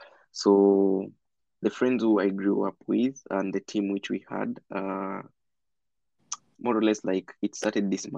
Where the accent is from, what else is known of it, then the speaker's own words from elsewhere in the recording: Kariobangi, Nairobi, Kenya; I mean, soccer was like a major part of me while growing up in Kariobangi.